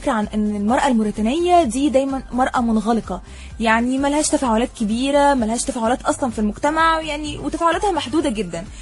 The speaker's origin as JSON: {"language": "Arabic", "country": "Egypt", "said": "زي ما عندنا في مصر؟"}